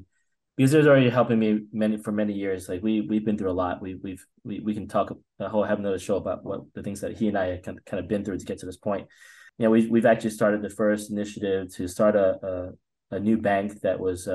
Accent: East Coast, United States; I grew up in the East Coast that really did a good job.

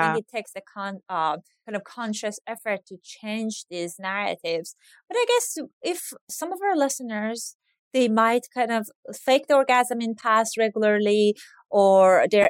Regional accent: Iran; now in United States; I grew up in Iran and Iranian American.

